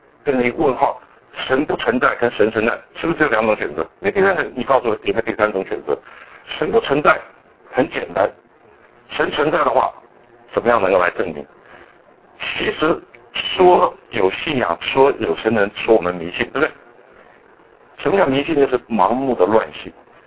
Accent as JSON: {"language": "Chinese", "country": "Taiwan", "said": "我们从台湾来的也卷一个纸，还卖钱的"}